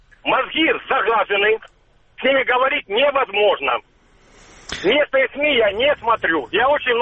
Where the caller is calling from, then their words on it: Donetsk, Donetsk Oblast, Ukraine; город Донецк.